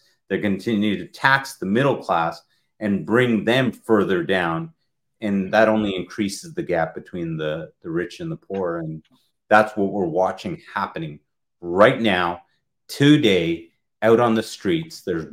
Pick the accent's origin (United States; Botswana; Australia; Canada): Canada; We're Canadians.